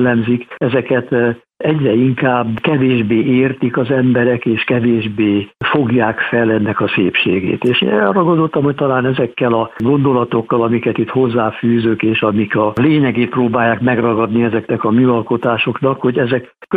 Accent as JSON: {"language": "Hungarian", "country": "Hungary"}